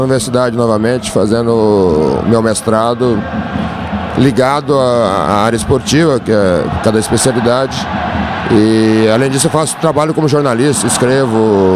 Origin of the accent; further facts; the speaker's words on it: Ribeirão Preto, São Paulo, Brazil; Em Ribeirão Preto, cidade onde eu fui criado, onde eu estudei, fiz a faculdade de medicina da Universidade de São Paulo.